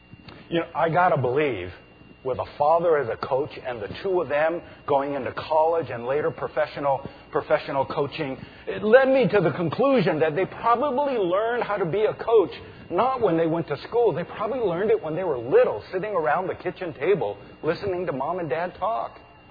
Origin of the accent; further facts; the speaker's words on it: San Francisco, California, United States; Ever since I was little, growing up in San Francisco, there was only one football team.